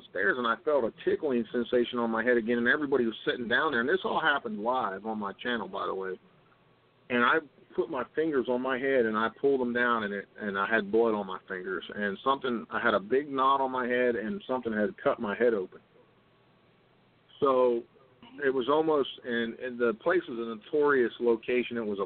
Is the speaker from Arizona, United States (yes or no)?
no; New Mexico, United States; also born or lived in West Virginia; I actually grew up in, I was born here in West Virginia, and then my mom was remarried, and I grew up in New Mexico.